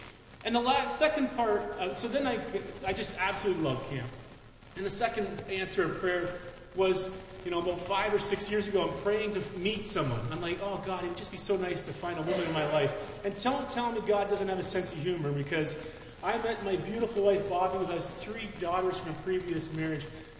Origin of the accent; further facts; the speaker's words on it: Fort Erie, Ontario, Canada; We're from Fort Erie, and we're flying out of Hamilton.